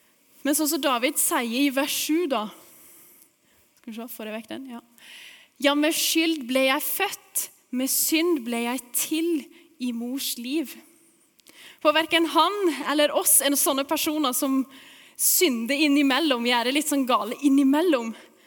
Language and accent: Norwegian; Vassenden, Vestland, Norway; Det er sånn typisk hjemme på Vassenden også.